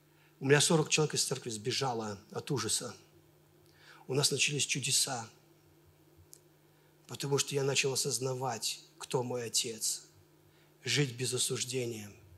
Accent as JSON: {"language": "Russian", "town": "Velikiye Luki", "region": "Pskov Oblast", "country": "Russia", "said": "я из Великих Луг, вот Россия, вот это самое, не были богатыми, нечего и начинать"}